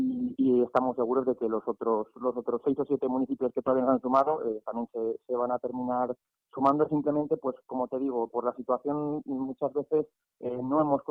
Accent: Segovia, Castile and León, Spain; varios de los integrantes somos de Segovia, y es verdad que comenzamos en pueblos más pequeñitos de Segovia

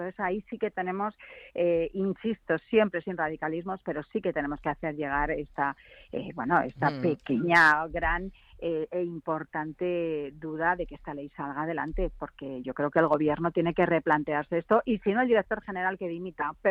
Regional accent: Spain; soy muy monárquica, soy muy española

